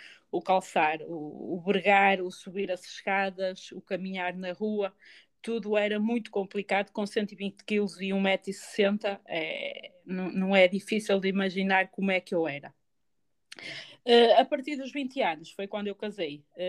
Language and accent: Portuguese; North, Portugal; Portanto, sou do Norte, vivo em Famalicão.